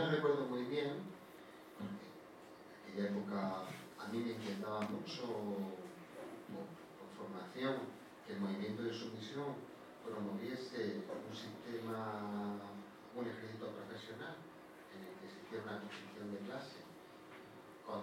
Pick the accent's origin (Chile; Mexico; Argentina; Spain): Spain; Linares, Andalusia; En Jaén también, yo soy de Linares